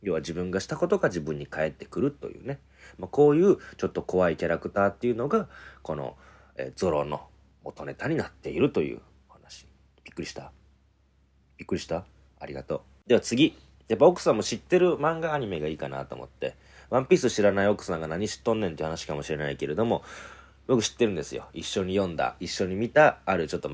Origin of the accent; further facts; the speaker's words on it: Okayama, Japan; 宮本武蔵の生まれ故郷の岡山県、僕もそうですけれども、岡山ってね、二刀流を教える道場があるのよ。